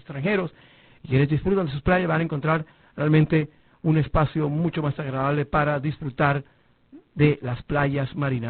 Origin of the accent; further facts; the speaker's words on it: Barranquilla, Atlántico, Colombia; now in Santa Marta, Colombia; Yo lo digo que soy barranquillero, he encontrado aquí realmente un verdadero paraíso terrestre.